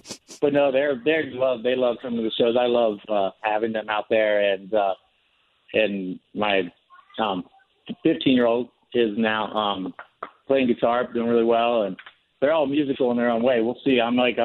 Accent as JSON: {"language": "English", "region": "East Coast", "country": "United States", "tie": "born or raised there", "moved": "yes", "lives_now": "Los Angeles, United States", "said": "I had just moved to Los Angeles after Chris growing up on the East Coast."}